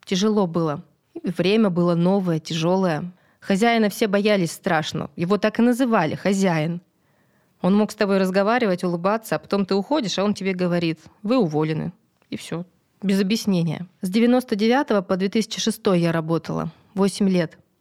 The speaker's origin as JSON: {"language": "Russian", "town": "Aramil", "region": "Sverdlovsk Oblast", "country": "Russia", "tie": "born or raised there", "said": "я в своем родном городе прожила жизнь. Арамиль — мой родной город. Даже мысли не было, чтобы куда-то уехать."}